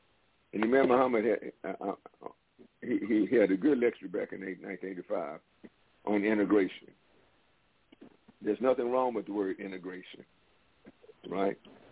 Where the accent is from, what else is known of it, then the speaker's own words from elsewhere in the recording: High Point, North Carolina, United States; When I was 8, 9, 10 years old, I can remember participating in the civil rights movement in my hometown, High Point, North Carolina.